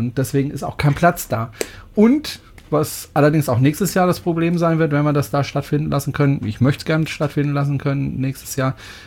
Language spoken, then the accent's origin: German; France; ich bin Franzose.